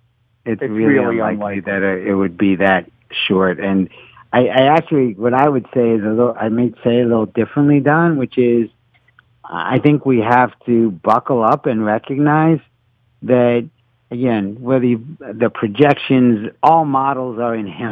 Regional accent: Philadelphia, Pennsylvania, United States; now in Baltimore, United States; Yeah, I was born and raised in Philly, I will say that.

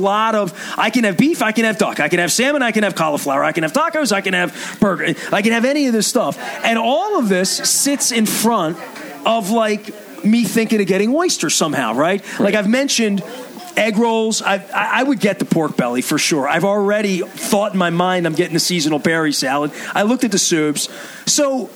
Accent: Dundalk, Maryland, United States; My dad was from Scranton. But I grew up in Dundalk.

